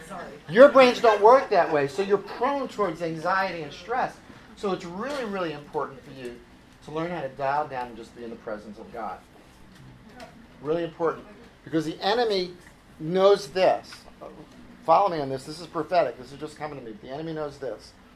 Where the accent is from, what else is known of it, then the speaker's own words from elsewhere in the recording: New York, United States; I'm a New Yorker.